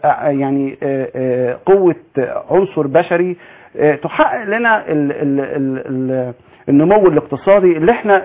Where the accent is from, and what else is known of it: Egypt